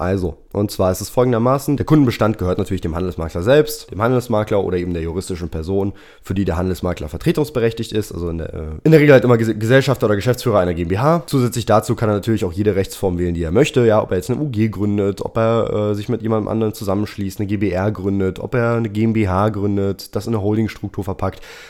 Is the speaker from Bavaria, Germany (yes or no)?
no; Dresden, Saxony, Germany; Ja, Dresden ist meine Heimatstadt, wo ich herkomme.